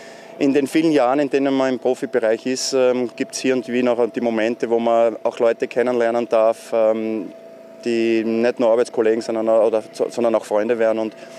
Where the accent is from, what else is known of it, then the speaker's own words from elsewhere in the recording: Graz, Styria, Austria; Naja, ich bin Grazer, habe in Graz, glaube ich, eine wunderschöne Zeit gehabt als Spieler.